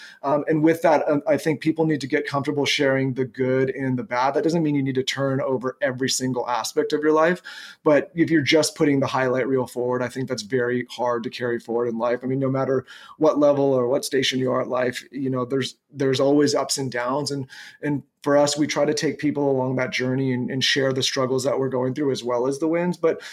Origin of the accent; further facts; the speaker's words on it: San Diego, California, United States; now in Austin, United States; Originally I'm from Meltzer's neck of the woods in San Diego, but now since 2020, I've been in Austin.